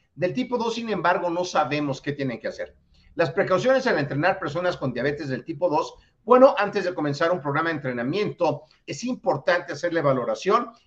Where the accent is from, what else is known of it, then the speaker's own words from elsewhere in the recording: Mexico City, Mexico; de la Ciudad de México.